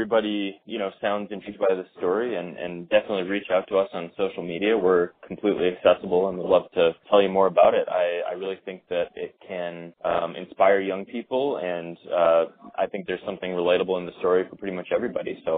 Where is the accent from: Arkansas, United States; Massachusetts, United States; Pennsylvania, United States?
Arkansas, United States; also born or lived in Canada; I was born in Canada and I grew up in Arkansas, which are polar opposites of each other, pretty much.